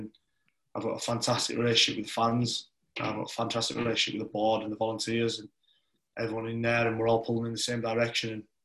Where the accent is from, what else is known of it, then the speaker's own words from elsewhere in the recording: Carlisle, North West England, United Kingdom; And leading out my hometown team at Anfield as an actual moment, that was it. To step out onto that pitch, see 6,000 Carlisle fans behind the goal and lead out your hometown team was something I'll never forget.